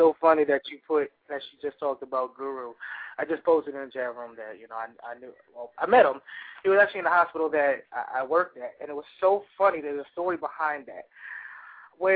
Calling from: New York, United States; from New York.

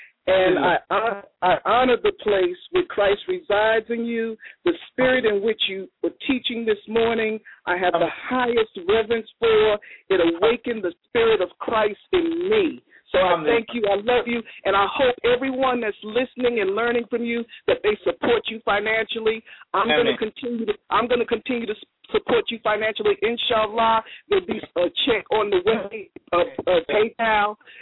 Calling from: San Antonio, Texas, United States; from San Antonio, Texas.

